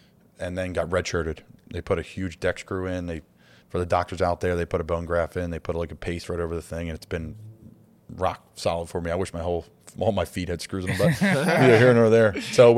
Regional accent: Doylestown, Pennsylvania, United States; And I, my hometown of Doylestown, I go around a cone, fifth metatarsal breaks on my right side.

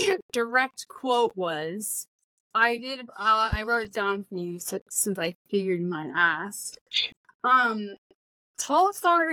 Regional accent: United States; And I'm doing my best, Kelly, but I am an American and I feel ride or die for Ireland.

